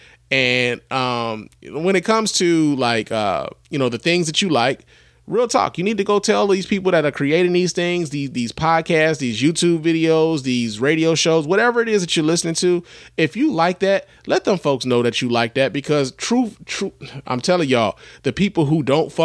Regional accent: Chicago, Illinois, United States; Number 4 right now is my hometown, where I was born. Chi-Town, stand up.

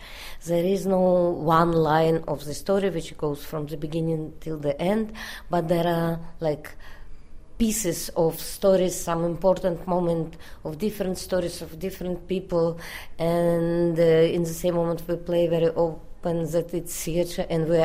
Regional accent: Russia; English is a second language; because for me, I am from Russia, it's much closer to me, this way of reacting.

